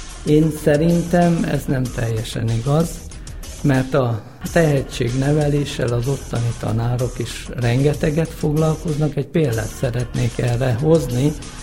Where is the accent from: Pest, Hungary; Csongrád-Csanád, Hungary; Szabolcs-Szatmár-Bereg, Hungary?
Szabolcs-Szatmár-Bereg, Hungary; Érpatak; now in Nyírbogát, Hungary; hiszen feleségemmel együtt itt születtünk Érpatakon nem messze, és ebben a térségben élünk. Nyírbogáton a családom 87-ben telepedett le Nyírbogátra